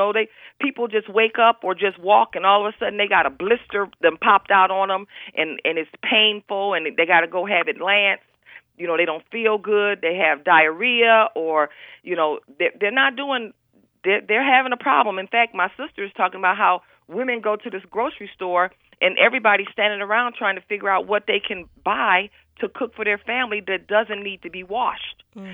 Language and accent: English; Flint, Michigan, United States; because I'm from Flint